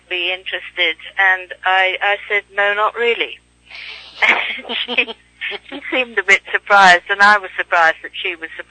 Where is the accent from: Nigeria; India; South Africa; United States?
India; I was born and raised in India.